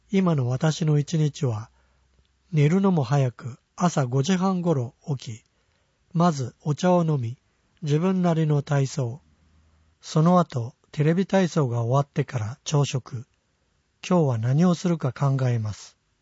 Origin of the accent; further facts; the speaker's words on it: Miyazaki, Japan; 子供の頃は宮崎に住んでいて、山でよく遊んでいたので